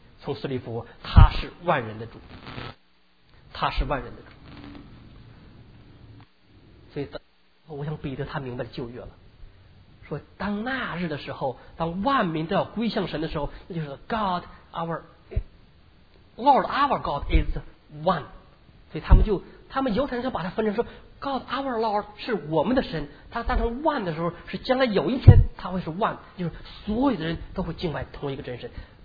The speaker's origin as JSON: {"language": "Chinese", "country": "China", "said": "就跟我们中国人一样，中国叫蛮夷，是外，那是外邦的地方，那叫做地极了。我们中国叫做中国，是中心的地方，我们才是中心。"}